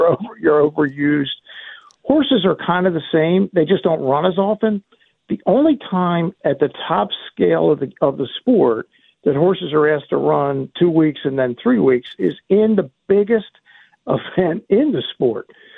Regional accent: Baltimore, Maryland, United States; like when I was growing up, I grew up in Baltimore, with the great Orioles teams

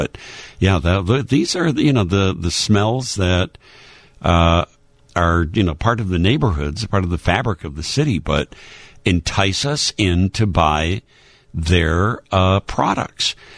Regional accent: Illinois, United States; Yeah, wasn't there a Nabisco on Cicero? I mean, I grew up on the South Side, so I remember a lot of these South Side smells.

